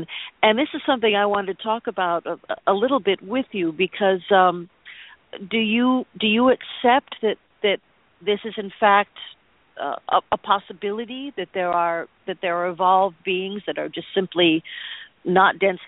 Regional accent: United States; I'm from the States. I have a tremendous mistrust of the government.

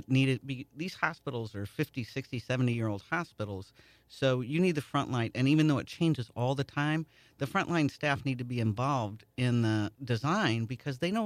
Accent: Hartford, Illinois, United States; also born or lived in Alton; But grew up in Hartford and went to school and was getting my business degree

